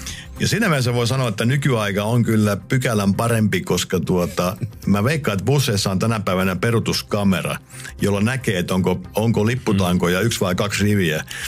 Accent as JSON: {"language": "Finnish", "town": "Tampere", "region": "Pirkanmaa", "country": "Finland", "tie": "born or raised there", "said": "mä asuin pikkupoikana Tampereella"}